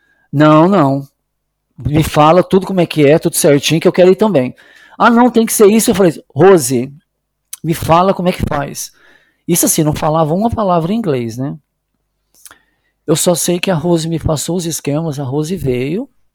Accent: Três Lagoas, Mato Grosso do Sul, Brazil; moved away as an adult; now in London, United Kingdom; Então fui criado em Três Lagoas. E depois eu fui trabalhar nessa usina de álcool, que era uma cidadezinha de 5 mil habitantes. Então, meus últimos 10 anos no Brasil foi ali.

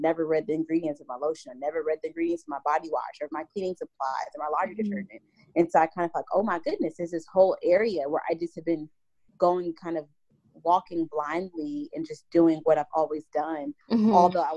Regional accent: Little Rock, Arkansas, United States; Like, I grew up in Little Rock, Arkansas.

